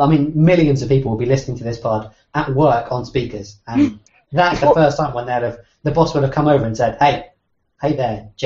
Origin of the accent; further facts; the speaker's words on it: England, United Kingdom; I think Joe Cole, I guess as an Englishman, we have a different view of Joe Cole